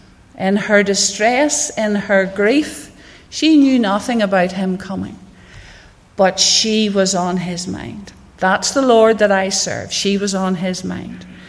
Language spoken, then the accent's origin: English; Rathfrieland, Northern Ireland, United Kingdom; But I was born outside Rathfrieland on a farm, sent along to church and Sunday school, and sent along to a wee children's meeting just across the road